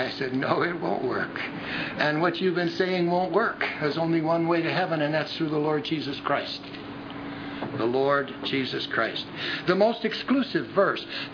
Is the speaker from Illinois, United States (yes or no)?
yes; Wilmette, Illinois, United States; I was raised in Wilmette